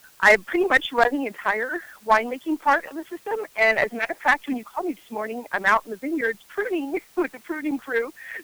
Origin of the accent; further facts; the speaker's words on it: North Carolina, United States; And now we're in North Carolina, and it's nice to be here because this is actually my home state.